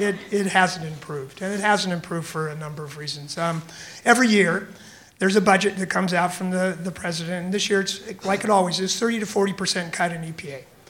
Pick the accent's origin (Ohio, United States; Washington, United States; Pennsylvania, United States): Washington, United States; Walla Walla; I grew up in Walla Walla.